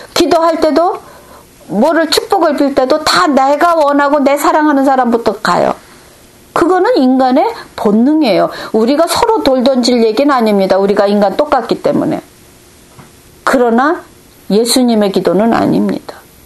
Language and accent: Korean; South Korea; also born or lived in Japan; 저는 한국 사람이 일본에 가서 살았으니까